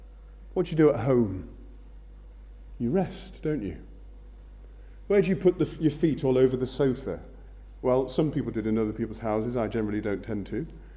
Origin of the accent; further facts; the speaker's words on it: England, United Kingdom; also born or lived in Scotland / Northern Ireland; now in Wales; I've lived in Scotland. I was born and brought up in England, spent a great deal of time in Northern Ireland, and now I live in Wales.